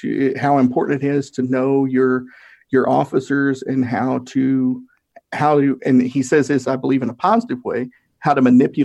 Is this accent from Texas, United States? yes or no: no; Tennessee, United States; Well, I don't know if you've noticed, but I'm from Tennessee. We have a lot of weird sayings